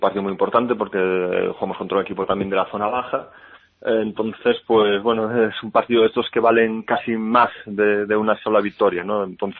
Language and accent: Spanish; Galicia, Spain; cada vez somos menos gallegos en el equipo